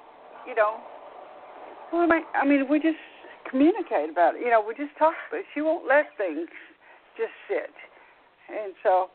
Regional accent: the South, United States; I grew up in the South. My daddy was a Marine, and you just didn't talk about anything back then.

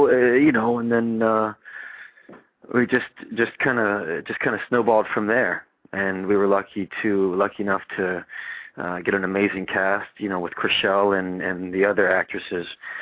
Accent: Pittsburgh, Pennsylvania, United States; Oh, okay. I'm from Pittsburgh, Pennsylvania

